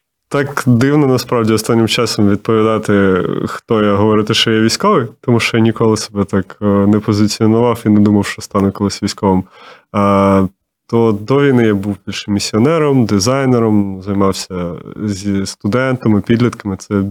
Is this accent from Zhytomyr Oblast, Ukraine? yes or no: no; Kherson, Kherson Oblast, Ukraine; коли ми були в окупації, я з Херсону